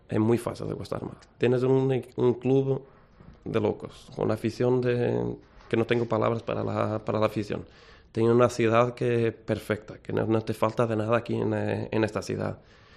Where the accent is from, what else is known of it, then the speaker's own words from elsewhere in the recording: Portugal; Spanish is a second language; Y en Portugal, dejar una abuela, yo soy portugués